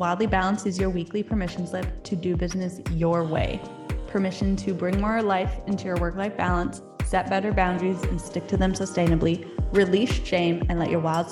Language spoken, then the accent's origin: English; West Coast, Canada; I feel like I've had like two Canadians on here. I'm from the West Coast